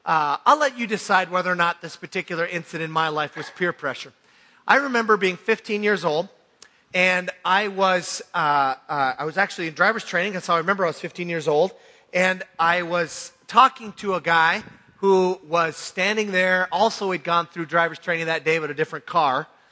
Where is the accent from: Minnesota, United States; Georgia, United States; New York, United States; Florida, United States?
Minnesota, United States; this reminds me of much of my hometown. Really, this is the way it was in northern Minnesota, mining town.